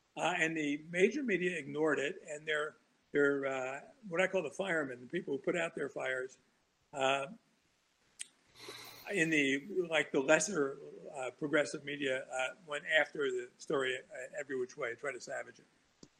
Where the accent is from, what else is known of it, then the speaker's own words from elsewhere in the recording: Newark, New Jersey, United States; I grew up in Newark. I should have known better.